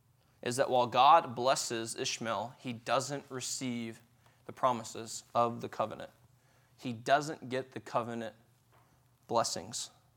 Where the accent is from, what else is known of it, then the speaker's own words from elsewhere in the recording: Texas, United States; If you said to me, because I'm from Texas, "Oh, it's about a football field away."